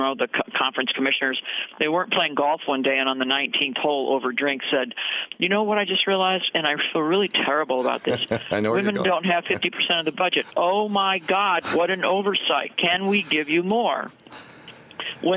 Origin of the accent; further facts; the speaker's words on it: Bloomington, Illinois, United States; I'm speaking as a 66-year-old classic neighborhood tomboy growing up in Bloomington, Illinois